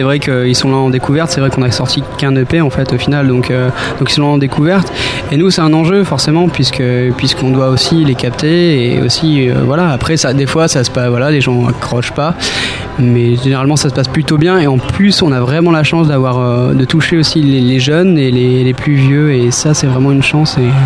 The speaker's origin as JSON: {"language": "French", "town": "Caen", "region": "Normandy", "country": "France", "said": "Donc c'est vrai qu'on vient de Caen, mais on vient aussi de petites régions en fait où il y a beaucoup d'anglais, et on a un petit peu une part d'Angleterre en fait chez nous."}